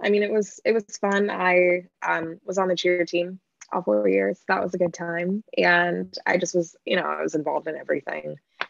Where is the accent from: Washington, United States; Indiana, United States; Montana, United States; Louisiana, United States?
Washington, United States; Lakewood; Well, I grew up in Lakewood, just south of Tacoma.